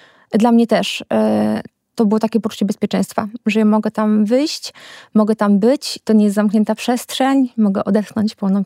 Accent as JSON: {"language": "Polish", "region": "Świętokrzyskie Voivodeship", "country": "Poland", "moved": "as an adult", "lives_now": "Lublin, Poland", "said": "przeprowadziłam się do Lublina, już mieszkałam w Lublinie, bo nie jestem też stąd, przyjechałam tutaj na studia. W naturze czułam się zawsze dobrze, pochodzę z Gór Świętokrzyskich. Z mojego okna widać Góry Świętokrzyskie i na horyzoncie las."}